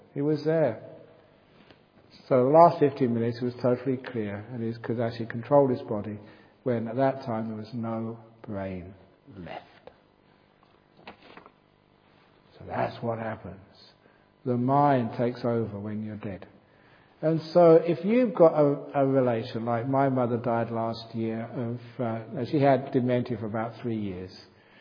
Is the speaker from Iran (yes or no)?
no; England, United Kingdom; And being a English person, if you ever have chips, you always have to share it.